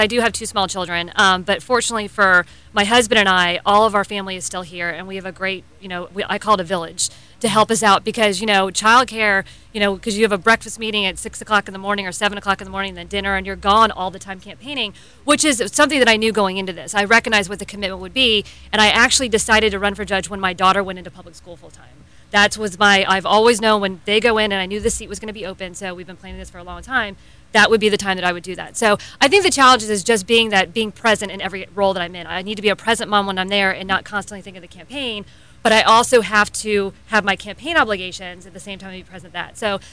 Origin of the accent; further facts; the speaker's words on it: Florida, United States; well, I was raised in Brevard County. I actually grew up across the street from my husband, so we're a longtime Brevard County residents.